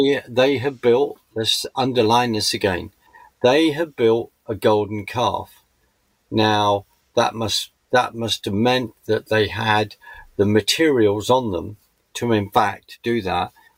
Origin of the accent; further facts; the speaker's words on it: United Kingdom; I'm British